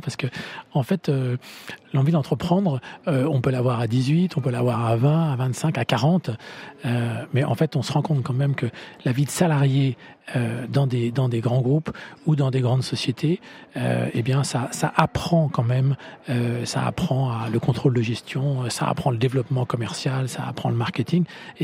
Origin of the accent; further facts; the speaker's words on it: Nantes, Pays de la Loire, France; born there; Alors, je suis un homme de l'Ouest. Effectivement, je suis né à Nantes et j'ai fait mon parcours entrepreneurial à Nantes.